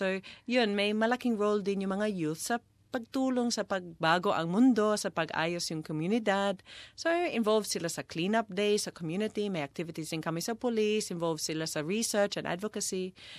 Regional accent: Australia; Tagalog is a second language; also born or lived in Philippines; Siyempre, Australian din ako, pero halos kalahati ng buhay ko ay nasa Pilipinas.

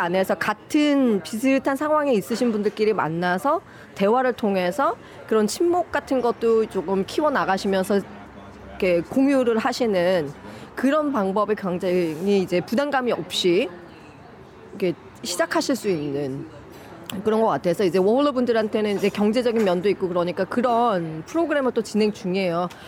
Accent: South Korea; now in Australia; 한국인 저희도 이민자로 오고 워킹으로 와서 살다 보고 하니까

